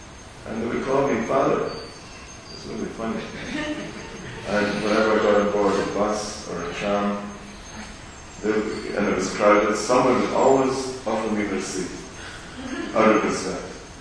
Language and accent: English; Scotland, United Kingdom; As I mentioned, I'm Scottish, so I didn't learn Italian in school, I learned French and German, because we're not European.